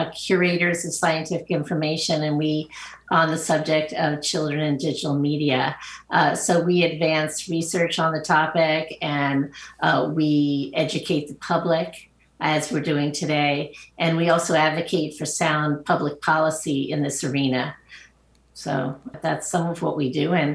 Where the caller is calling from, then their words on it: Long Island, New York, United States; I'm joining you from Long Island, New York.